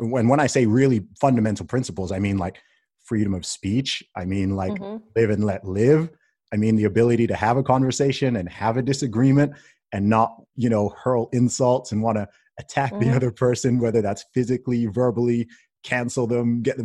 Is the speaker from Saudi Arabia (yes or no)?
yes; Saudi Arabia; also born or lived in England; I was born in England, grew up in Saudi Arabia. My family's from Nigeria.